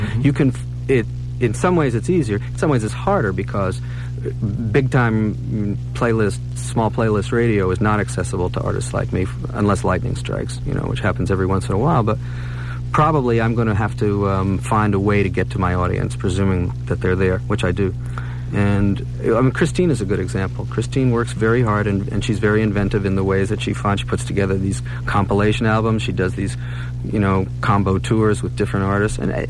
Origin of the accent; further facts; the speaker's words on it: New York City, New York, United States; In New York. I grew up in the Bronx.